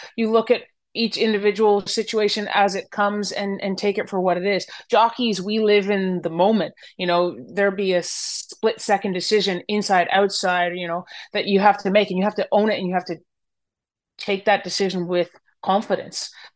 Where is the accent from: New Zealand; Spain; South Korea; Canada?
Canada; It does. I wear my maple leaf with a lot of pride.